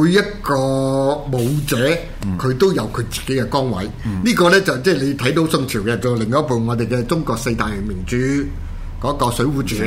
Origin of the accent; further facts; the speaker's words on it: Hong Kong; 我們香港人就一定要看的